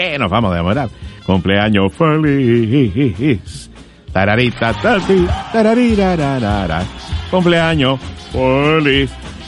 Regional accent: Venezuela; porque obviamente somos venezolanos.

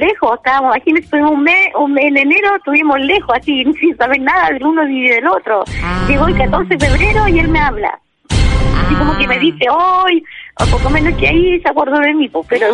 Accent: Talcahuano, Biobío, Chile; igual yo soy de Talcahuano, tengo familia en Lirquén, en Penco

